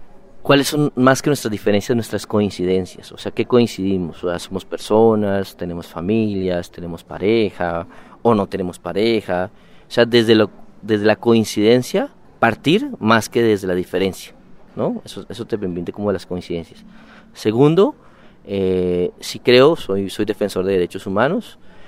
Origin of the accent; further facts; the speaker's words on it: Colombia; estoy aquí, soy colombiano.